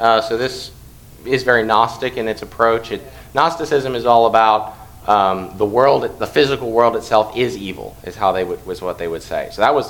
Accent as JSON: {"language": "English", "town": "Pittsburgh", "region": "Pennsylvania", "country": "United States", "said": "It would make me sad because I'm from Pittsburgh, but..."}